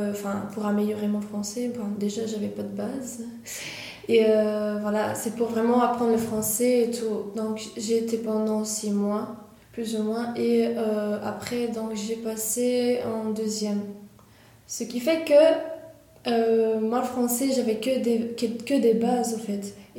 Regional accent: Morocco; French is a second language; also born or lived in Spain; mes parents sont marocains. Moi, je suis née en Espagne, mais à la base, je suis marocaine.

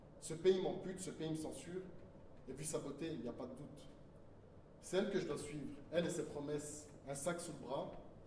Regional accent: Turkey; je suis turc. Moi, je ne travaille pas dans les durums et tout, et je n'ai pas d'accent.

